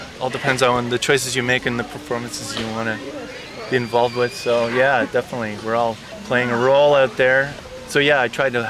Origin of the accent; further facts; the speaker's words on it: Montreal, Quebec, Canada; also born or lived in Toronto; now in Hamilton, Canada; I'm from Montreal, and I live in Hamilton. We were living in Toronto